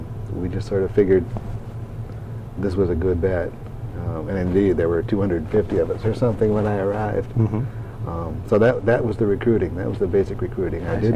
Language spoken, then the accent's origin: English; Hubbard Lake, Michigan, United States; also born or lived in Alpena; I was born in Alpena, Michigan, in 1947. Grew up on a farm in Hubbard Lake, Michigan, and went to Alcona High School